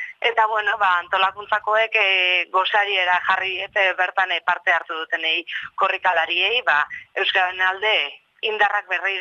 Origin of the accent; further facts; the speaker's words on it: Basque Country, Spain; ni Arabarra naiz, Errioxakoa hain zuzen ere